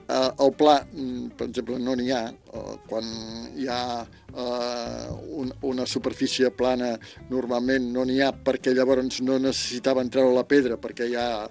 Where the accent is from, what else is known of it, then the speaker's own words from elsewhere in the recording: Olèrdola, Catalonia, Spain; now in Vilafranca del Penedès, Spain; que estic vivint a Vilafranca, però sóc fill d'Olerdo, de Moja. I estic jubilat